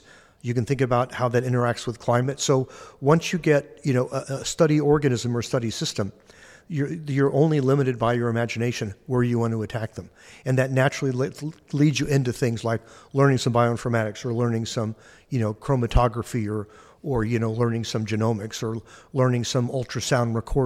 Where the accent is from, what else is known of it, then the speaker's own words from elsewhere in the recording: Carmel Valley, California, United States; I grew up in the Carmel Valley area in central California on the coast.